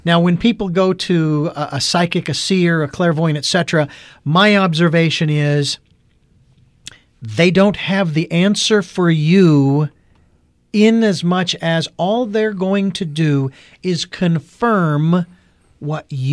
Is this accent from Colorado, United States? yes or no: no; Phoenix, Arizona, United States; I'm from Phoenix, Arizona, and a lot of flat streets and everything's blocked in the grid system